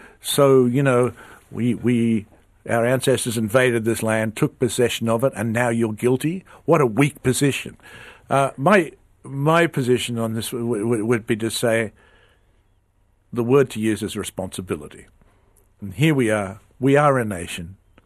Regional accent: Australia; now in United States; And I'm not really an American. I have American kids who are a bit confused, but I'm an Australian

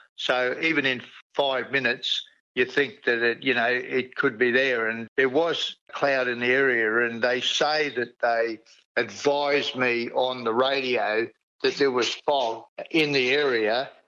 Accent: Port Moresby, National Capital District, Papua New Guinea; moved away; also born or lived in Brisbane; I was born in Port Moresby on the 27th of September 1950. My brother and myself were both born up there, and we spent most of our early life up there before we went to boarding school in Brisbane back in the 60s.

